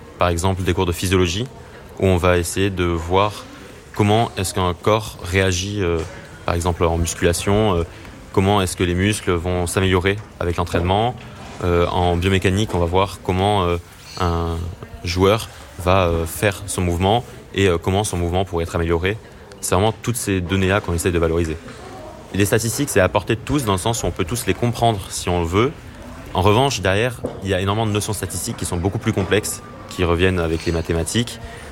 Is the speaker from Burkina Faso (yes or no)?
no; south of France, France; j'ai 21 ans. Je viens du sud de la France